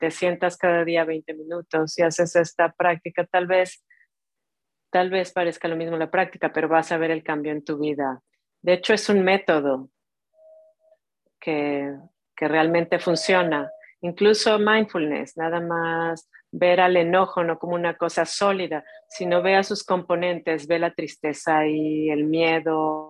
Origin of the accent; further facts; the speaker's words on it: Colombia; now in Argentina; Soy de Colombia, pero vivo en Argentina.